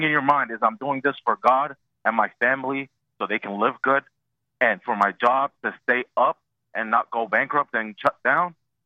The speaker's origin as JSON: {"language": "English", "country": "United States", "said": "I'm an American. My jihad at war is defending the United States and its people, because this is my land and this is my people."}